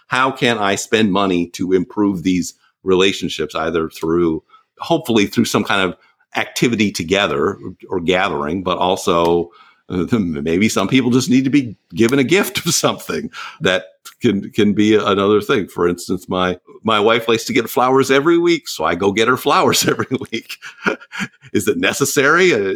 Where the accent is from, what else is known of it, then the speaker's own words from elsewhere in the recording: Iowa, United States; now in Virginia, United States; I grew up in Iowa, but I live in Virginia.